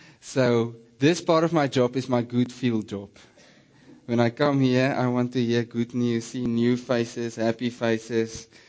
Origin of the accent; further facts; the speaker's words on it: Namibia; first language Afrikaans; English is a second language; you need to excuse me for now and then throw in an Afrikaans word, or I'm from the Kalahari.